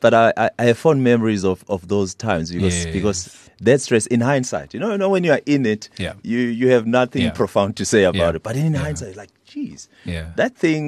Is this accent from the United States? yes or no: no; Ladysmith, KwaZulu-Natal, South Africa; I was born in Mnambithi